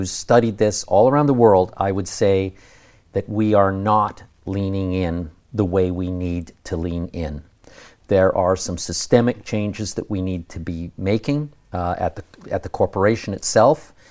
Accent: London, Ontario, Canada; question for Londoners to ask themselves. If you were on an airplane and somebody beside you said, "Where are you from?" "I'm from London." What would you say? What do we say right now? "I'm from the Forest City?"

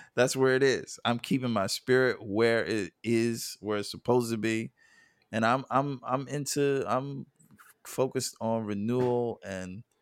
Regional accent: East Coast, United States; now in Los Angeles, United States; I like, I'm from the East Coast, so I still hold on to that.

